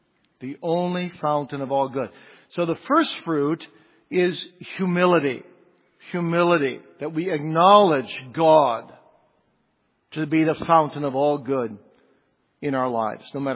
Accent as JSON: {"language": "English", "town": "Kalamazoo", "region": "Michigan", "country": "United States", "tie": "born or raised there", "said": "You know, I grew up in Kalamazoo, Michigan"}